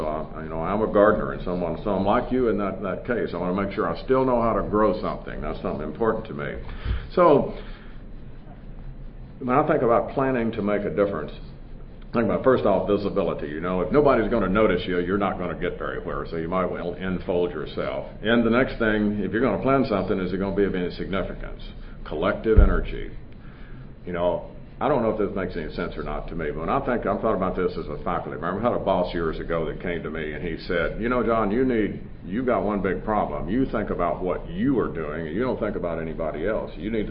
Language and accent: English; Southern United States, United States; I'm from the South, so you're supposed to introduce yourself and be nice and all.